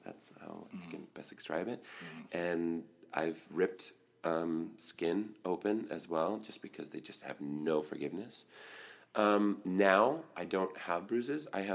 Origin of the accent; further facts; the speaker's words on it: Las Vegas, Nevada, United States; born and raised in Las Vegas, what? Like, a Vegas native is now going to be, you know, in a Cirque du Soleil show, acrobat